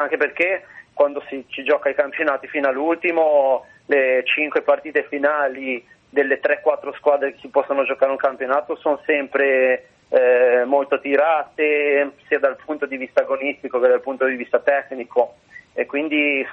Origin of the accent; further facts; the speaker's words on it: Sestri Levante, Liguria, Italy; now in Chiavari, Italy; Sì, in realtà sono di Sesti Levante, però adesso abito a Chiavari e comunque sono vicino a Genova, all'ospedale.